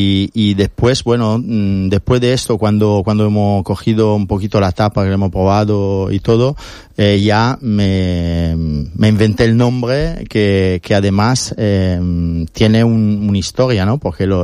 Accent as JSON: {"language": "Spanish", "country": "Italy", "said": "Quería poner mi toque italiano también"}